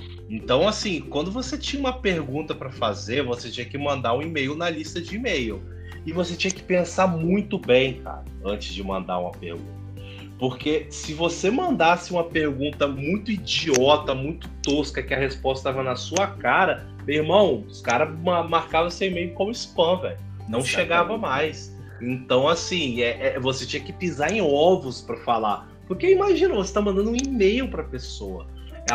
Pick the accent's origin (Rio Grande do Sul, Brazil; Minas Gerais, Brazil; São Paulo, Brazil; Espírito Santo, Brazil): Espírito Santo, Brazil; Vila Velha; Eu sou de Vila Velha, Espírito Santo.